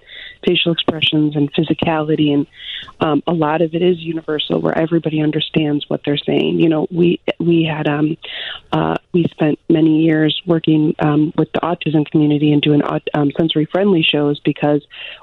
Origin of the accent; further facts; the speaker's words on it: Chicago, Illinois, United States; also born or lived in New York; and actually I'm from Chicago, and so I was there for 2 years back in 2000, and then moved to New York with Blue Man, and then I came back for 10.